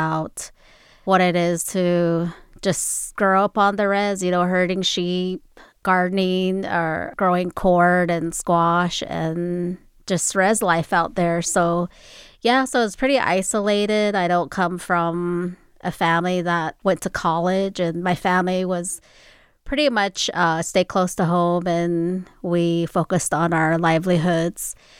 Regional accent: Black Mesa, Arizona, United States; So I'm originally from the Navajo Nation, which is one of the largest reservation in the United States, located up in Northern Arizona, New Mexico, and Utah. And my community is called Black Mesa

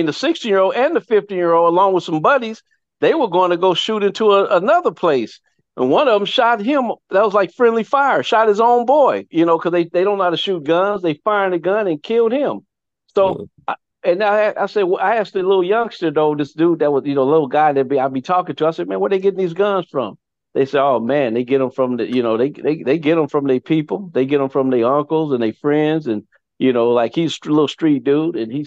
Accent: Compton, California, United States; you know, I'm from Compton, you know, so I know when I hear something

